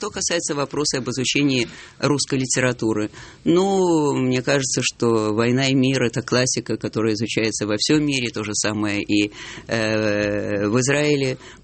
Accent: Vilnius, Vilnius County, Lithuania; Да, я из Вильнюса.

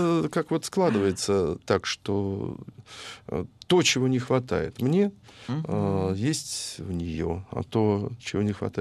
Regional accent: Moscow, Russia; born there; Я, в общем-то, был такой дворовый парень. По большому счету, я здесь недалеко родился, на Патриарших прудах. Хоть и семья была достаточно респектабельная.

